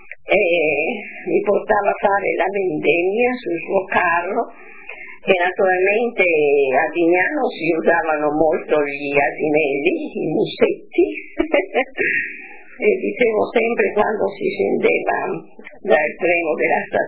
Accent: Rijeka, Primorje-Gorski Kotar County, Croatia; born there; Sono nata a Fiume il 27 marzo del 1931, da papà Pasquale e mamma Nella.

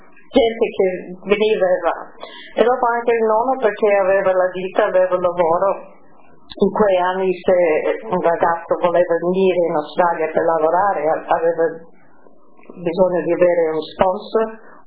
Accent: Friuli-Venezia Giulia, Italy; first language Friulian; Italian is a second language; In Fulan, in Fulan. Fulan era la mia prima lingua, proprio.

